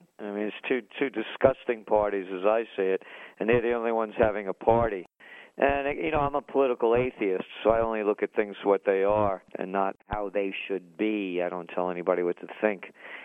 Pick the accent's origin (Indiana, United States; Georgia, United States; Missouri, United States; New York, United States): New York, United States; Bronx; Just like when I was a kid growing up in the Bronx, they used to bust people for running the numbers.